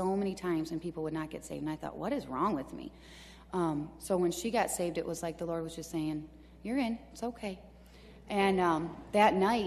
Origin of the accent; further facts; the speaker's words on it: Michigan, United States; Not back, I'm from Michigan, but the kid's dad's family is up here.